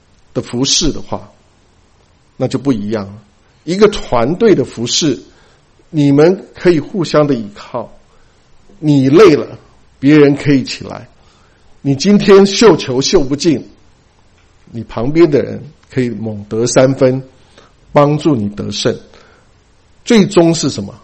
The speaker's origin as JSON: {"language": "Chinese", "country": "China", "said": "所以我们中国人真的是太奢侈了，我们太幸福了"}